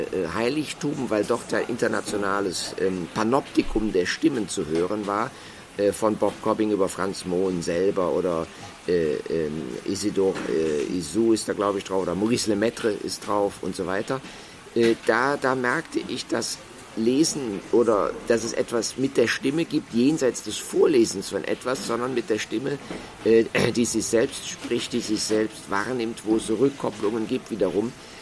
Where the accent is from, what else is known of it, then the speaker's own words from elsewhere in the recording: Rhineland, Germany; ich komme aus dem Rheinland und da wird die Kirche mit der Kirche verwechselt etc. Das habe ich mir auch bis heute kaum abgewöhnt.